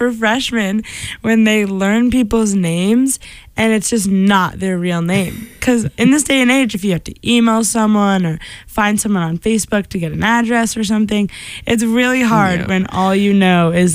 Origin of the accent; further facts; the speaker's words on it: Iowa, United States; but it's cob because I'm from Iowa, so as in corn on the cob.